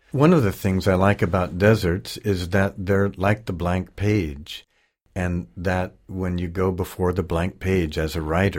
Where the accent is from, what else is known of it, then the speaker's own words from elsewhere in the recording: United States; born there; I was born in the Mojave.